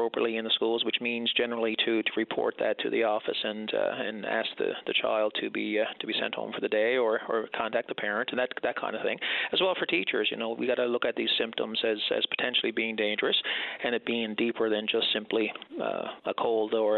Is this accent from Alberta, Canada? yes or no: no; Norris Arm, Newfoundland and Labrador, Canada; I'm originally from Central, Newfoundland and Labrador, Norris Arm, grew up there.